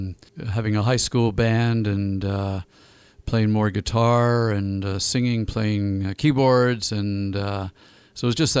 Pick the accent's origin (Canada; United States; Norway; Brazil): Canada; Kincardine, Ontario; also born or lived in England; I'm not actually born in Kincardine, but this is my hometown.